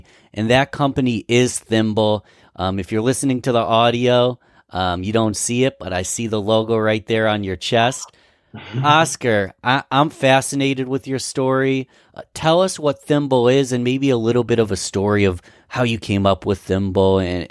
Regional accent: Rochester, New York, United States; You are a graduate of U of R, obviously Rochester being my hometown.

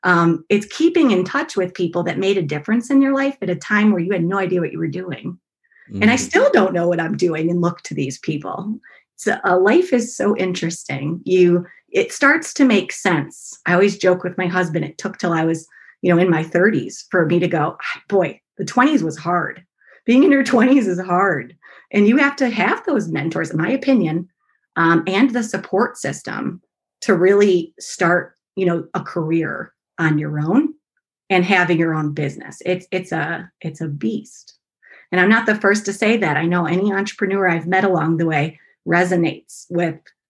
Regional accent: Syracuse, New York, United States; now in Rochester, United States; It starts with when I moved to Rochester. I'm from Syracuse originally.

